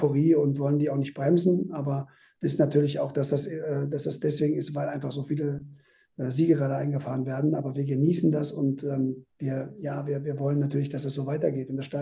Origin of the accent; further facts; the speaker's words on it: western Germany, Germany; born or raised there